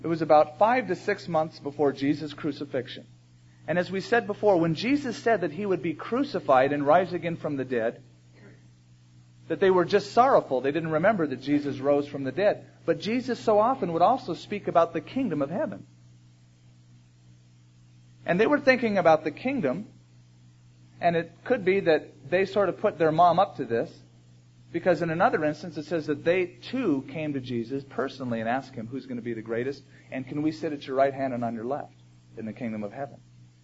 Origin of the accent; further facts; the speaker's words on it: Huntington Beach, California, United States; I'm a surfer from Huntington Beach.